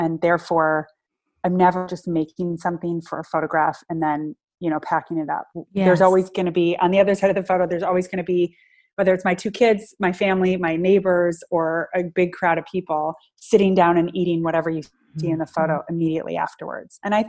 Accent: United States; I just got married and my husband's Hungarian and I'm American.

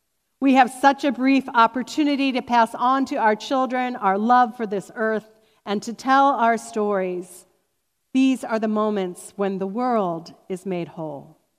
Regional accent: Cuyahoga Falls, Ohio, United States; Growing up in Cuyahoga Falls in a cozy bungalow with two brothers, I remember playing a lot.

